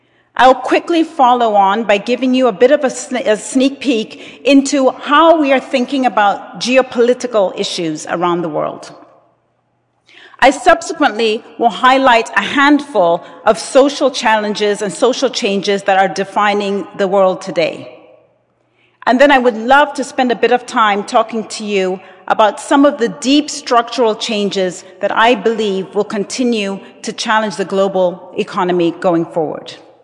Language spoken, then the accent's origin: English; Zambia; born there; I was born in Zambia, and I was raised as a Presbyterian, and I'm sure you can tell I attended Catholic boarding school.